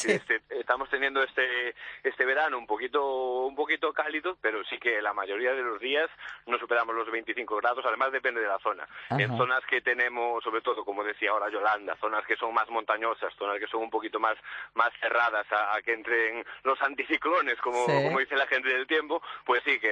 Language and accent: Spanish; Galicia, Spain; Te voy a responder a la gallega, porque soy gallego